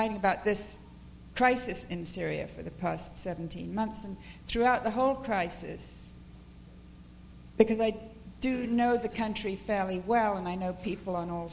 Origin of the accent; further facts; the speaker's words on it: England, United Kingdom; that was the issue when I was growing up in England that lit me up to social action, anti-apartheid movement.